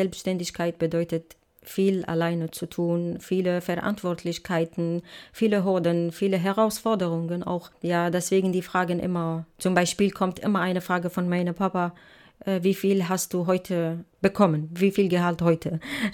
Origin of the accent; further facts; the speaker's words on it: Syria; German is a second language; now in Frankfurt (Oder), Germany; ich komme aus Syrien. Also 2015 war das mit dem, wie gesagt, Schlauchboot nach Deutschland. Und ich bin hier in der Frankfurt-Oder